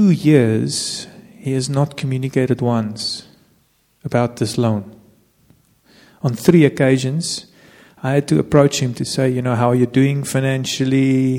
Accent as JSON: {"language": "English", "country": "South Africa", "tie": "born there", "said": "It's like I'm a South African. I was born in South Africa. I had no choice."}